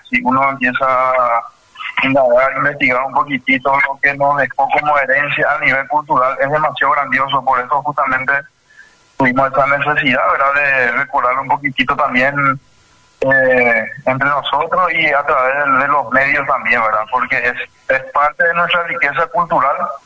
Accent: Paraguay; es una riqueza nuestra como paraguayo que tenemos, ¿verdad?

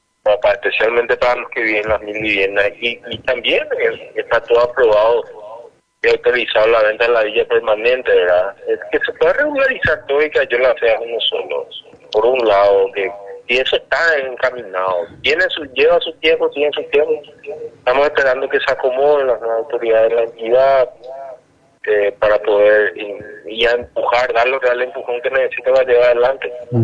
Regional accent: Paraguay; nos posiciona bien como paraguayos

